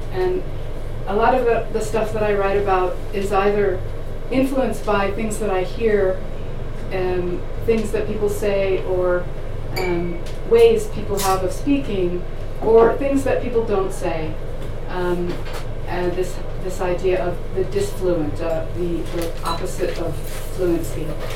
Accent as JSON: {"language": "English", "town": "Paterson", "region": "New Jersey", "country": "United States", "said": "I'm from New Jersey, as you can hear in my voice. Yay!"}